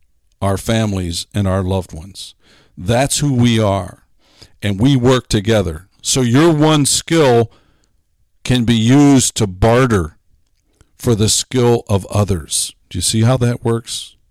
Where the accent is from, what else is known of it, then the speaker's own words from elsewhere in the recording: Pennsylvania, United States; Where I grew up in Pennsylvania, there's a monument in the middle of town called Standing Stone.